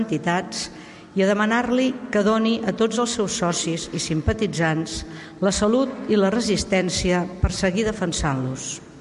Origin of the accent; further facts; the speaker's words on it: Caldes de Montbui, Catalonia, Spain; Els 56 calderins i calderines que avui han pujat en pelegrinació al Santuari de la Moreneta, som de l'Associació Cultura i Esplai Casino de Caldes de Montbui